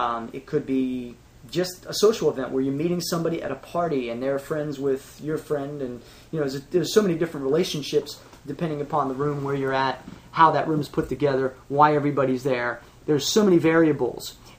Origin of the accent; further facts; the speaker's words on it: Pittsburgh, Pennsylvania, United States; I grew up in Pittsburgh, so I know the Pittsburgh accent.